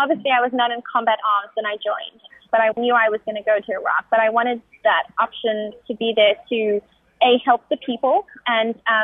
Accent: South Africa; now in United States; as a South African citizen and a green card holder, I decided to enlist in the U.S. Army.

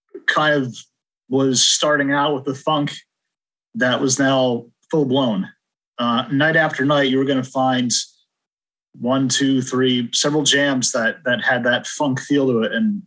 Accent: West Hartford, Connecticut, United States; So I grew up in West Hartford, one town over

